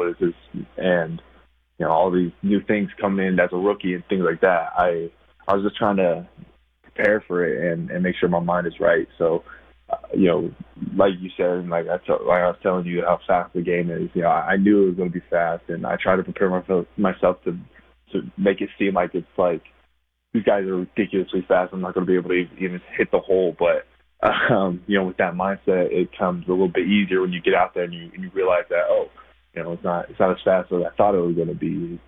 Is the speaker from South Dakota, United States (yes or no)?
no; Portland, Oregon, United States; I'm from Oregon. I'm from Portland. So I grew up watching those guys, and they made some amazing plays and did some amazing things at Oregon State.